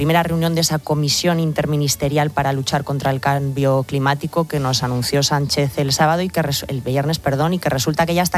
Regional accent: Castile and León, Spain; En mi tierra, en Castilla y León, llevan casi 40 años sin gobernar

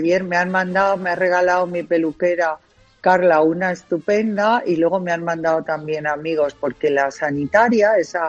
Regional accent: Spain; van a ser en España, van a ser en mi país

